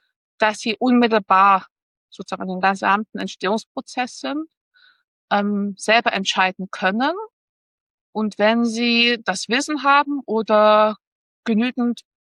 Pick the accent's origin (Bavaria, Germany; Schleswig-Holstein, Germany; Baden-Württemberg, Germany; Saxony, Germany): Saxony, Germany; Dresden; also born or lived in Leipzig; Ich habe jahrelang in Leipzig studiert, jahrelang dort gelebt. Deswegen, ich kenne Leipzig, aber ich bin Dresdnerin durch und durch, deswegen Dresden.